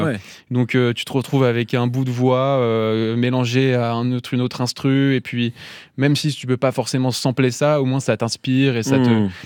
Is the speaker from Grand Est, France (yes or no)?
no; Toulon, Provence-Alpes-Côte d'Azur, France; parce que moi, j'ai grandi à Toulon, j'avais quasiment jamais voyagé de ma vie avant de faire de la musique.